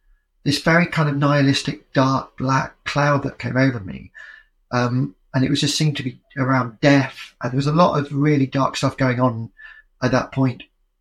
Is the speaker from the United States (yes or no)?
no; Yorkshire and the Humber, United Kingdom; And I was growing up in Yorkshire at a very exciting time